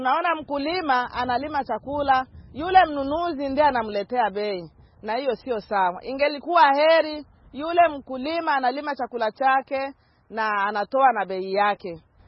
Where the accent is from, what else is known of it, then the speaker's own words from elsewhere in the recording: South Kivu, DR Congo; now in United States; Niko mkongomani, natoka Kongo, Sud Kivu. Nina miaka 41 kwa sasa hivi. Nina familia, nina watoto na niko hapa Amerika.